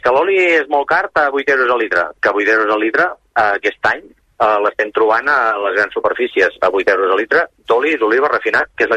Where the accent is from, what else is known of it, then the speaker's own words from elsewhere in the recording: Catalonia, Spain; soc del Baix Penedès